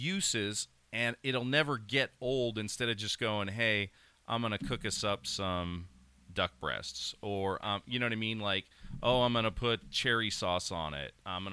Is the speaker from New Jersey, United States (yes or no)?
no; Pennsylvania, United States; I remember, you know, growing up in Pennsylvania